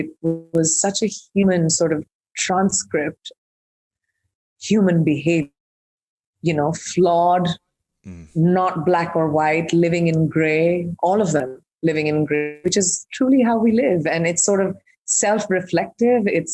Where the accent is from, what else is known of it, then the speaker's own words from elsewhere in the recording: India; I'm an Indian who's grown up in India and understands the complexity of the diversity of that country.